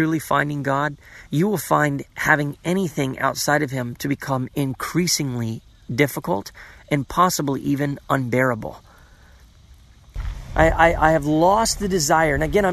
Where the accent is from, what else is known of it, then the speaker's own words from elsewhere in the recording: Cocoa Beach, Florida, United States; I grew up in Cocoa Beach and I rode some of the very first jet skis that were made right there in the ocean.